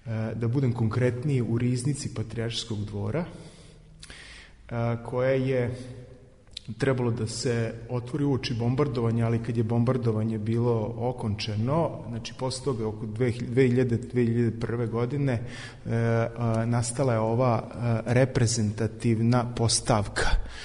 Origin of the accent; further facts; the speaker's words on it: Sremski Karlovci, Vojvodina, Serbia; Mi smo Karlovčani i uvek je na kartama stajalo Karlovic.